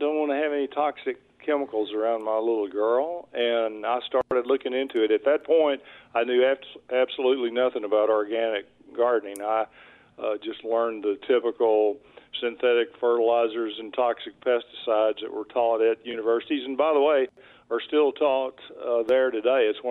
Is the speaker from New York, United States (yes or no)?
no; Pittsburg, Texas, United States; I'm from Pittsburgh, Texas, over in East Texas, and my family was in the sweet potato business and the fruit tree business.